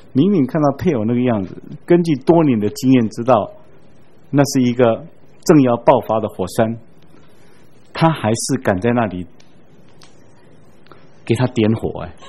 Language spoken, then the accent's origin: Chinese; China; 我常常说，我有的时候说我们中国人其实很早就知道这个模型了